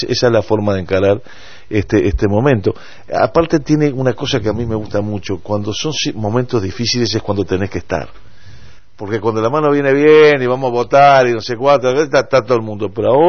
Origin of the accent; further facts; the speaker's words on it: Durazno, Uruguay; como vos sabés que el escudo de Durazno, nosotros somos ya de Durazno